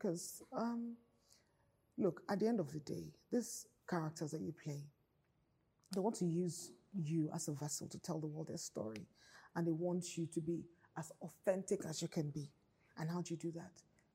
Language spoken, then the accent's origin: English; Kwara, Nigeria; also born or lived in Aba; So I grew up in Kwara State, Okene and Lokoja area.